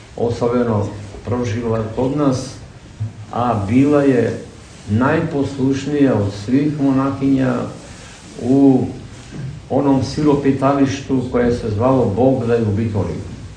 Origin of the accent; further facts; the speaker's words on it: North Macedonia; kod nas u Makedoniji imamo mnogo srpkinja iz Crne Gore koji su se udali za naše Makedonce i samo u mom selu znamo za 4-5 njih